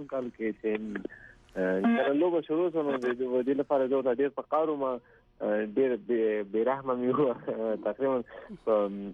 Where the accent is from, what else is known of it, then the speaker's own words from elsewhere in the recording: Laghman, Afghanistan; زه د لغمان